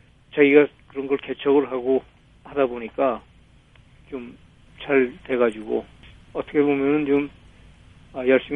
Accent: South Korea; moved away as an adult; 저는 이제 해외로 나가서 공부를 하고, 물론 해외 나가서 공부할 때도 항상 나는 한국 사람이라서 열심히 해야 된다.

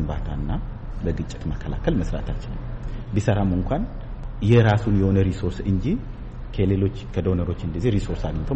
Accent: Kibish, Southern Nations, Nationalities, and Peoples' Region, Ethiopia; ተወልጄ ያደግኩት ኪቢሽ የምትባል የድንበር ከተማ ነው። ኪቢሽ ማለት በደቡብ ክልል ደቡብ ኦሞ ዞን በኛንጋቶም ወረዳ በኬንያ በኢትዮጵያና በደቡብ ሱዳን ድንበር መካከል የምትኖር ትንሽ

